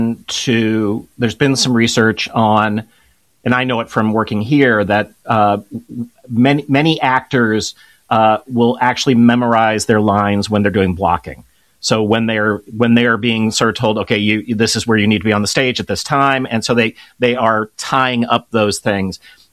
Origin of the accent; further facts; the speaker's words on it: Kenilworth, Illinois, United States; So I went and visited my hometown, which is maybe 40-minute drive from Chicago, Kenilworth, Illinois, and I saw my parents' house and the grade school and the high school